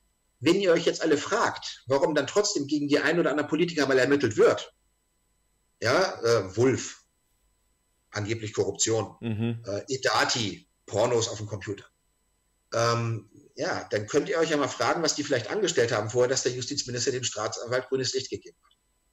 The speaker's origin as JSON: {"language": "German", "region": "Schleswig-Holstein", "country": "Germany", "said": "Ich komme aus Schleswig-Holstein."}